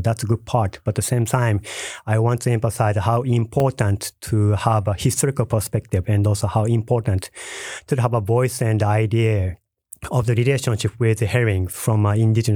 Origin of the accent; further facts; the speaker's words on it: Japan; English is a second language; Yes. I'm from Japan and I'm an anthropologist.